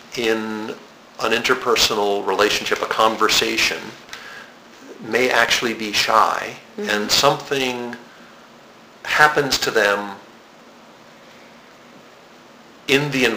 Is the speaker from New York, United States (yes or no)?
yes; Poughkeepsie, New York, United States; I'm from Poughkeepsie, New York, and there were studios there that taught dance, taught acting, gymnastics even